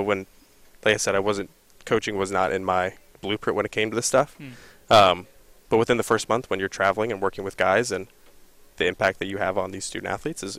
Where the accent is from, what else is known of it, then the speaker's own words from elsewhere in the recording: Columbus, Ohio, United States; I'm from Columbus, and there's a lot of good golf in Columbus.